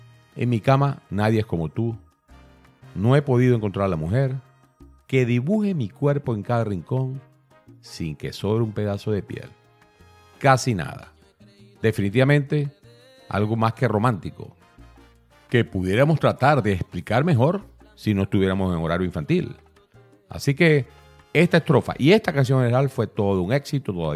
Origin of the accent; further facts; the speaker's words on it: Maracaibo, Zulia, Venezuela; viajando por carretera de mi ciudad natal, Maracaibo, hacia los Andes venezolanos